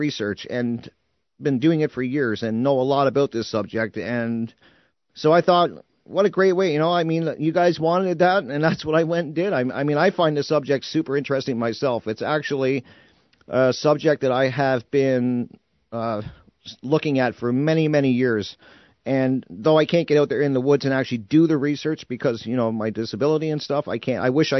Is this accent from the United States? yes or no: no; Ontario, Canada; because, you know, I'm from Ontario, Canada, I had to get him on there.